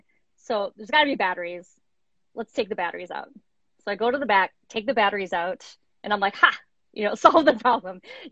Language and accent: English; Wisconsin, United States; I'm originally from Wisconsin. So the last lady, I'm like, oh yeah, I know that voice.